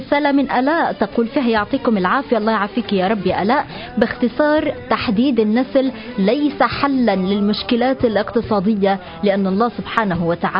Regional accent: Palestine; إحنا كمجتمع فلسطيني على مدار عقود نعيش أصعب وأحلك الظروف والأوقات

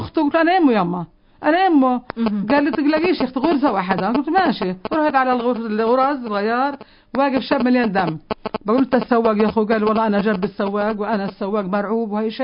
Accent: Palestine; نحن فلسطينيين أرضنا محتلة،

